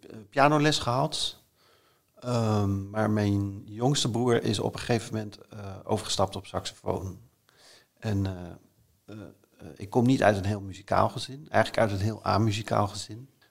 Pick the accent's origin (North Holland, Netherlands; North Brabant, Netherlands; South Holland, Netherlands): North Brabant, Netherlands; Geldrop; born there; Ja, geboren in Geldrop. Geldrop ligt tussen Eindhoven en Helmond.